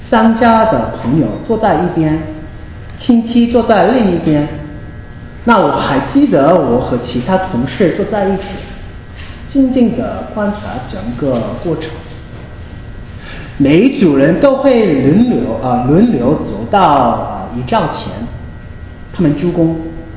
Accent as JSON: {"language": "Chinese", "country": "South Korea", "tie": "born or raised there", "said": "就像我每次回到我长大的地方，我的老家在韩国，走进我小时候的学校"}